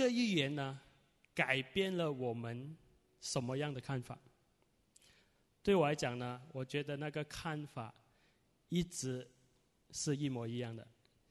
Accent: Malaysia; 哎，我是从马来西亚来啊，然后我们就开始传福音啊。

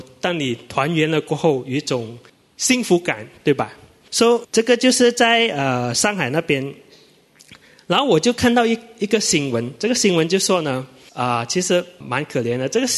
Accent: Malaysia; 因为我跟他讲我是从马来西亚来的

